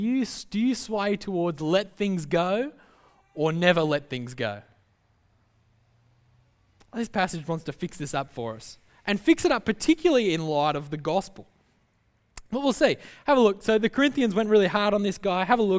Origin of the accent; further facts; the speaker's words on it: Australia; But we swing the other way because we're not very good as an Australian culture at forgiving.